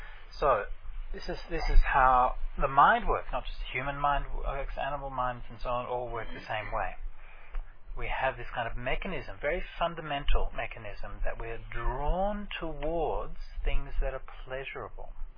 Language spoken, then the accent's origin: English; Australia; So this is something which, as an Australian man, I can't speak on from experience, okay?